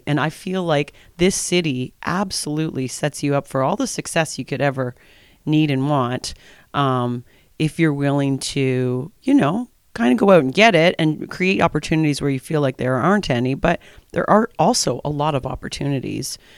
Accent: Prince Edward County, Ontario, Canada; now in Kingston, Canada; So I was born and raised in Prince Edward County, which is only an hour. Yeah, only an hour away. But I did, when I moved here, it was, I know the date, it was March 1st, 2004.

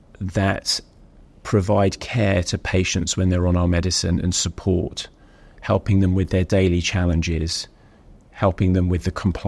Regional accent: Cambridge, East of England, United Kingdom; But so I'm a chemist from Cambridge.

